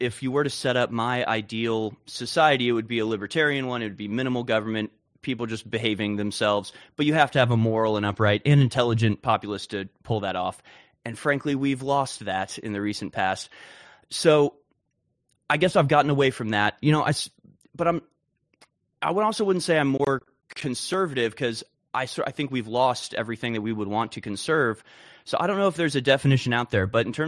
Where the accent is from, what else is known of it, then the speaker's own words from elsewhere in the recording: United States; I'm an American patriot. You know, I'm an American firster.